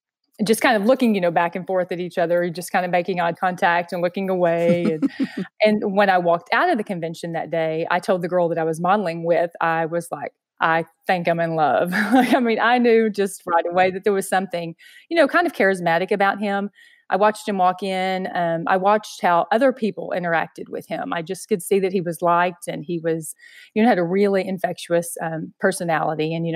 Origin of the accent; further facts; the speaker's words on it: Texas, United States; Well, I grew up outside of Dallas in a small town